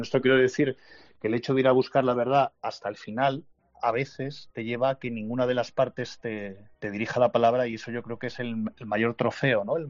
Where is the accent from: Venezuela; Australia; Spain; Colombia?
Spain; Torremolinos, Andalusia; also born or lived in Málaga; yo crecí en Torremolinos. Yo nací en Málaga, pero desde los 5 o 6 años hasta los 20 estuve en Torremolinos